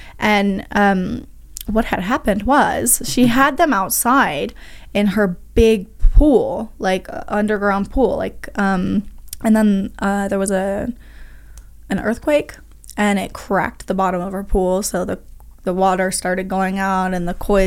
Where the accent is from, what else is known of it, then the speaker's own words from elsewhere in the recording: Colorado, United States; now in Las Vegas, United States; That's what I love about Vegas is the opportunity out here. I'm from Colorado where there's no opportunity. You know, you go skiing, you tip some cows, you know.